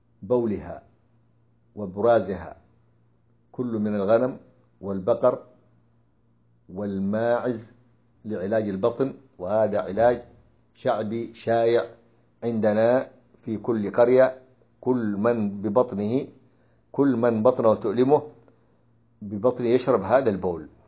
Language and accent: Arabic; Hadramaut, Yemen; وكان عندنا في حضرموت يفعلونها بعد صلاة العصر أيضا